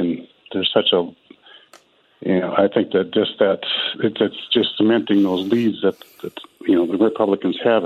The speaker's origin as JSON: {"language": "English", "region": "Minnesota", "country": "United States", "tie": "born or raised there", "said": "You know, I grew up on the Iron Range. My dad was a police officer."}